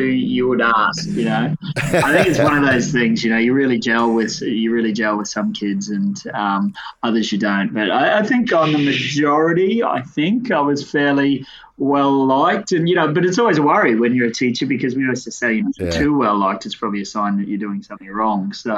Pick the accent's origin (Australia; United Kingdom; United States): Australia; Mackay, Queensland; I grew up in Mackay, which is a, you know, reasonably small town